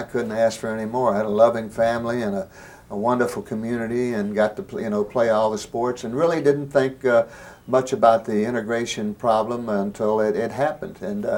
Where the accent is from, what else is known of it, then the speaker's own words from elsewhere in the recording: Little Rock, Arkansas, United States; But it was growing up in Little Rock at that particular time, it was a nice place to grow up.